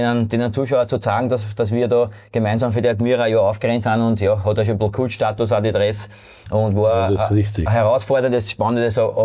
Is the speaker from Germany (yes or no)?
no; St. Pölten, Lower Austria, Austria; Nein, ich bin auch in St. Pölten geboren, ja.